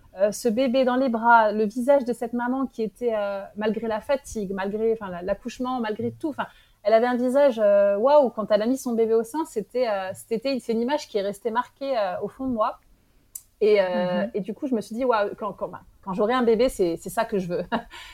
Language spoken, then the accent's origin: French; France; moved away as an adult; now in Morocco; J'étais en France, ouais, j'ai grandi en France.